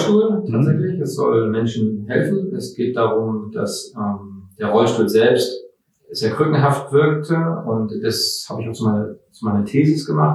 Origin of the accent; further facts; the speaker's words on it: Schwerin, Mecklenburg-Vorpommern, Germany; born there; gebürtiger Schweriner auch, bin mittlerweile 35 Jahre alt